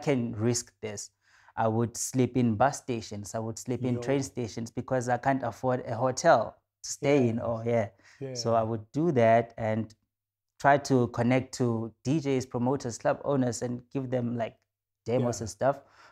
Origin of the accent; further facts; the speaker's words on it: South Africa; now in Europe; I'm like, yeah, I'm based in Europe, but it's me. I'm South African. Yeah. I'm from Tabancho.